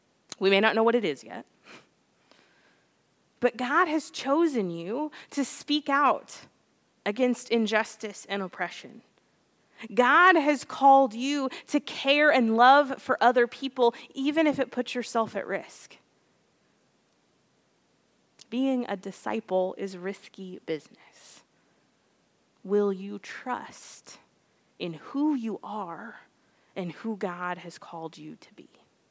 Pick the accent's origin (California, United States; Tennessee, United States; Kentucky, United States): Kentucky, United States; Lexington; I'm an American, I'm a Lexingtonian by heart, right?